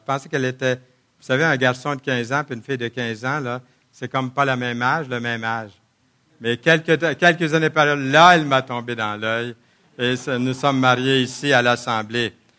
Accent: Trois-Rivières, Quebec, Canada; C'est chez nous ici, on est nés à Trois-Rivières, tous les deux

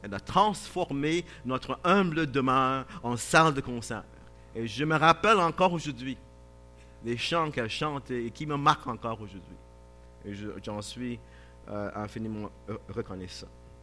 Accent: Barbados; J'ai grandi à la Barbade. Un de 7 enfants.

